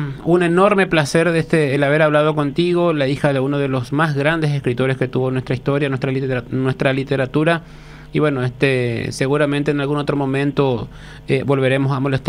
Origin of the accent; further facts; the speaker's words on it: Paraguay; como paraguayos creo que nos tenemos que sentir orgullosos